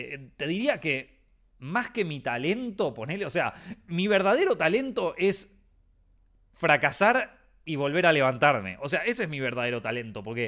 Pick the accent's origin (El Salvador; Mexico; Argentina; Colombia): Argentina; Yo que vengo de Argentina